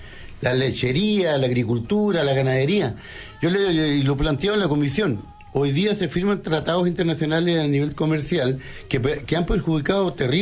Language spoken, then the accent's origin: Spanish; Chile; Nosotros vivimos, como otros chilenos, también nos íbamos a Argentina a trabajar en forma ilegal